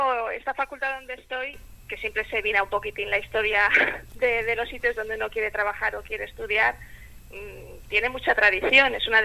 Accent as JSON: {"language": "Spanish", "town": "Zaragoza", "region": "Aragon", "country": "Spain", "said": "yo que soy de Zaragoza, me gusta mucho el entorno natural"}